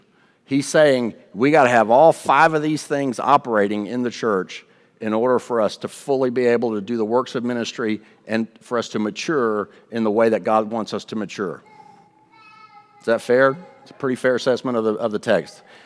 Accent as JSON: {"language": "English", "region": "Texas", "country": "United States", "tie": "born or raised there", "said": "I grew up in West Texas. I know sheep and goats, folks."}